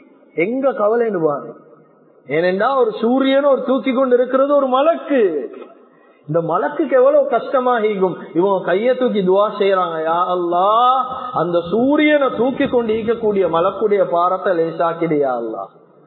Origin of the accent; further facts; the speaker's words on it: Malwana, Western Province, Sri Lanka; பாருங்க அப்பா நாங்க மல்வானையில பிறந்து வளர்ந்தவங்க